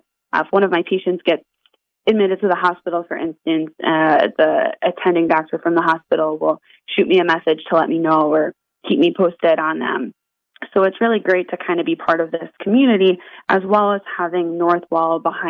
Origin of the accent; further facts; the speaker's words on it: East Patchogue, New York, United States; I grew up on Long Island, born and raised here. I grew up in East Patchogue